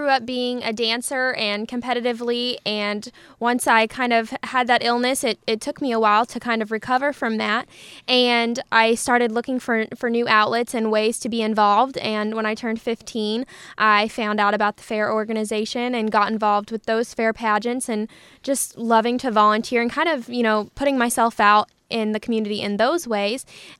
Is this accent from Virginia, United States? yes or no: no; Danville, Illinois, United States; So my local competition was Miss East Central. I'm from Danville.